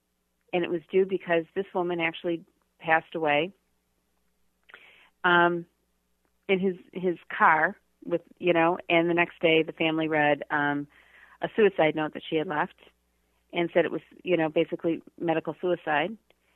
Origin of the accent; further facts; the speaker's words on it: Michigan, United States; now in Boston, United States; because I'm originally from Michigan